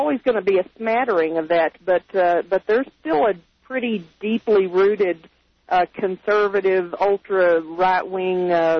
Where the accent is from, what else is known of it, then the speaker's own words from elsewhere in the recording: Dallas, Texas, United States; I was born and raised in Dallas, and Frisco is one of those communities, used to be a farming community.